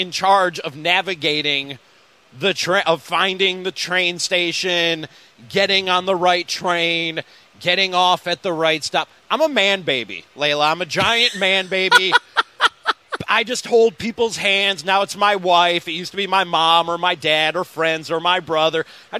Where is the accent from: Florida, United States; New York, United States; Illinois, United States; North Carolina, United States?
Illinois, United States; Chicago; I was born and raised in Rogers Park, later moved out to Palatine.